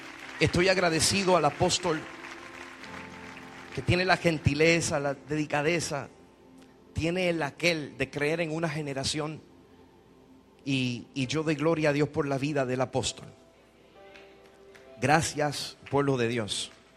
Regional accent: Vieques, Puerto Rico; also born or lived in Anaheim; Y cuando llegamos a Vieques, papá dejó de vender la droga y comenzó a consumirla.

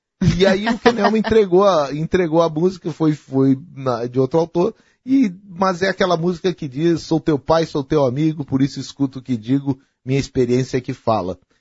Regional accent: Rio Grande do Sul, Brazil; A gente é gaúcho, a gente gosta de botar aquilo que é nosso

